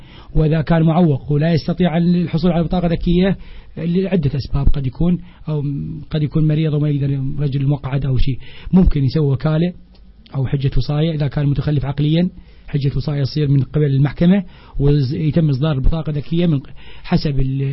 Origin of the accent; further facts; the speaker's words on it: Basra, Basra Governorate, Iraq; احنا ولد البصره مثل ما تفضل، واحنا ولد العراق كله صورة عامة